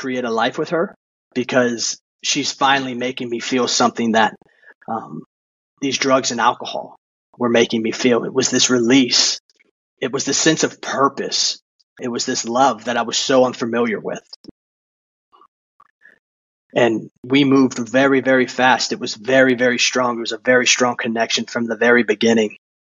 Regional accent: Maryland, United States; Ended up back home from my hometown in Maryland to Los Angeles, California for a little while

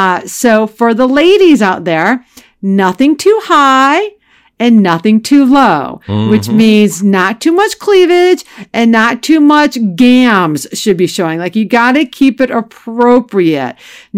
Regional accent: Ohio, United States; Which I might go to because I am originally from Ohio, so I do know how to bowl.

